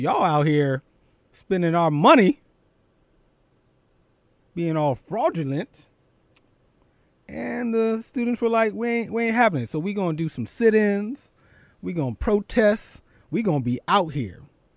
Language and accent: English; Philadelphia, Pennsylvania, United States; I went to University of Pennsylvania, my hometown of Philly.